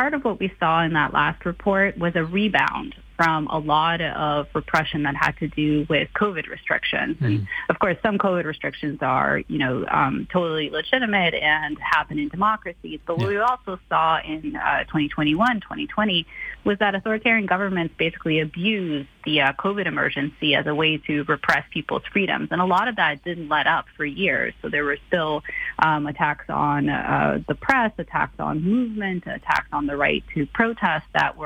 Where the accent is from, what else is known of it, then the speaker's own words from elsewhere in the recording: Canada; now in United States; I'm actually Canadian.